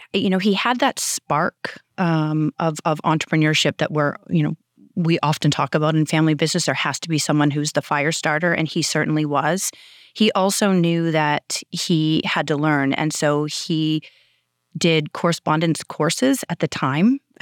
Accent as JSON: {"language": "English", "town": "Gaspereau", "region": "Nova Scotia", "country": "Canada", "tie": "born there", "lives_now": "Halifax, Canada", "said": "I was born in the Annapolis Valley, Nova Scotia, in a small community called Gaspereau. I was born at the Wolfville Hospital, which doesn't exist anymore. I currently live in Halifax."}